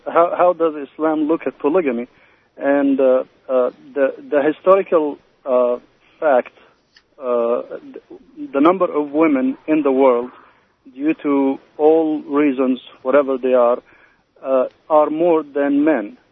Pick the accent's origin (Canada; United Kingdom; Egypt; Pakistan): Egypt; now in United States; I come from Egypt. I don't know if you know that.